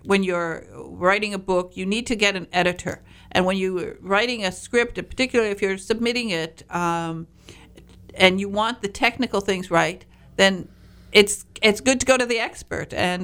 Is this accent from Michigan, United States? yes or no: yes; Michigan, United States; I'm from the Upper Peninsula. I'm a Youper.